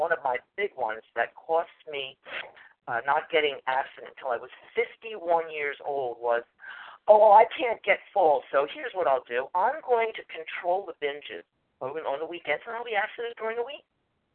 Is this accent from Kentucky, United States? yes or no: no; Philadelphia, Pennsylvania, United States; from Philadelphia, a compulsive overeater.